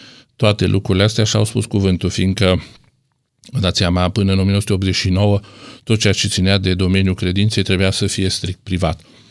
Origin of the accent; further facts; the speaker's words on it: Alba Iulia, Alba County, Romania; born there; Sunt născut în Alba Iulia și sunt foarte mândru pentru asta